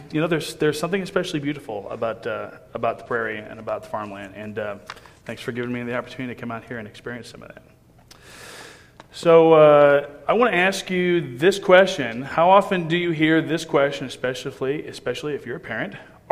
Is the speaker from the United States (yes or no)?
yes; Kansas City, Missouri, United States; I came from Kansas City, as you heard, and it's a refreshing thing. In Kansas City, even on the suburbs where I'm located, there's nothing you can look at and you don't see buildings or roads.